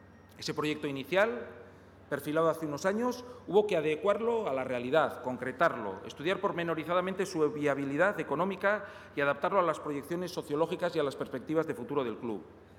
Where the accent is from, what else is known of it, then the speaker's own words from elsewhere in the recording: Bilbao, Basque Country, Spain; estamos dispuestos, como bilbaínos, como vizcaínos, como vascos, a seguir mirando hacia el futuro